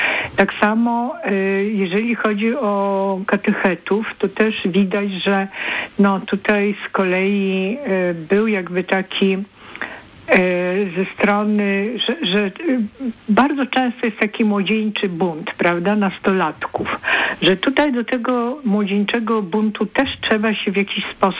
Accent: Bulgaria; Polish is a second language; Ja się wychowywałam w kraju ateistycznym, bardzo w Bułgarii

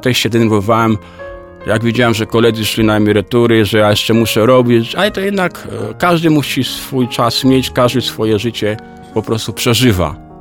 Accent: Masovian Voivodeship, Poland; moved away as an adult; now in Silesia, Poland; ja w ogóle pochodzę z Mazowsza, w 87 roku przyjechałem na Śląsk

